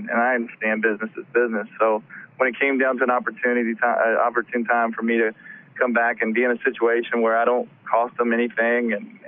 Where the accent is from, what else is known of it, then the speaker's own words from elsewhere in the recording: West Virginia, United States; I grew up in West Virginia. I was a blue-collar guy.